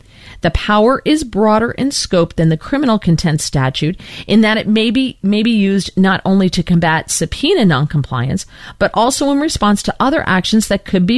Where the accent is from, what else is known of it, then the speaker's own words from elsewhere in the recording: Houston, Texas, United States; because what the DOJ is doing in my hometown in Houston